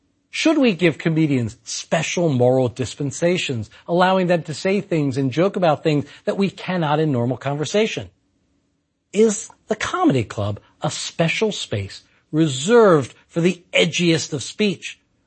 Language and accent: English; Maryland, United States; I'm from Maryland. For us, it's our neighbors in West Virginia.